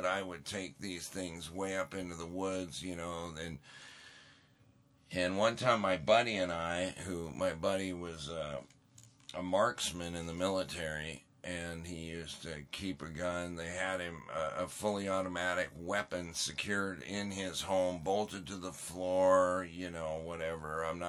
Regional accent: Montana, United States; I grew up in Montana.

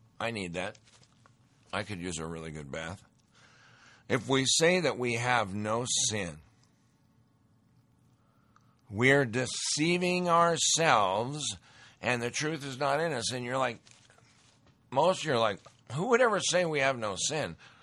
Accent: Montana, United States; You know, I grew up in Montana. went to school in Bozeman, Montana, which is beautiful now, or what is beautiful was fantastic then. I spent all my time in the mountains, my free time.

